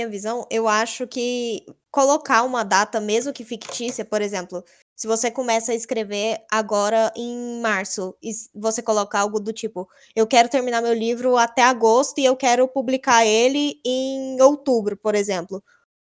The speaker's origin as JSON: {"language": "Portuguese", "town": "Goiânia", "region": "Goiás", "country": "Brazil", "said": "eu sou de Goiânia, Goiás. Eu tenho 22 anos"}